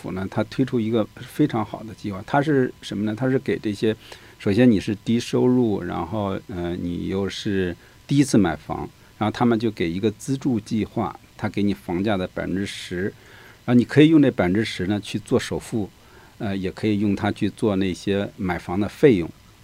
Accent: California, United States; 我们加州人是蛮有钱的哈

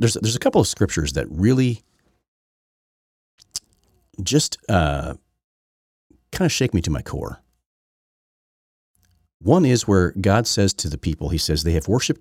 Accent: Indiana, United States; I should know. I'm from Indiana.

